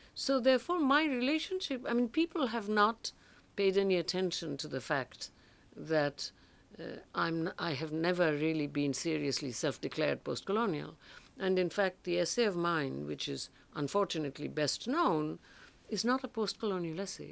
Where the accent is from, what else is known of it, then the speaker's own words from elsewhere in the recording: India; I mean, there is a difference between Homi and me because, as I say, I am Indian